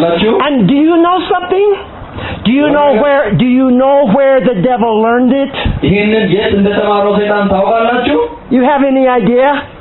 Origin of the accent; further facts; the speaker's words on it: United States; And of course, growing up in America, I was very much aware of the white-black issue.